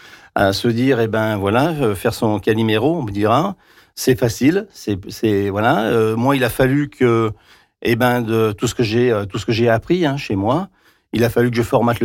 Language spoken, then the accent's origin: French; Désertines, Auvergne-Rhône-Alpes, France; hein, je suis né en 1967 à Désertines, donc on va dire un enfant du pays. J'ai vécu sur Valmont-Sully